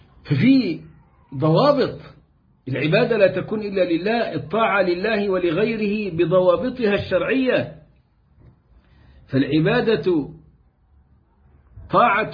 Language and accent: Arabic; Egypt; اتعلموا الناس عندنا في مصر من الأفلام أنا بحبك أنا بعبدك